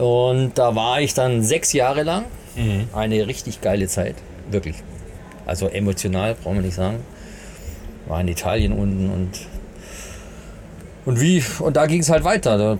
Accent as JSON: {"language": "German", "town": "Stuttgart", "region": "Baden-Württemberg", "country": "Germany", "tie": "born there", "also_born_or_lived": "Bavaria", "said": "Weil ich bin gebürtiger Stuttgarter Schwabe, also ich kann auch Schwäbisch schwätzen."}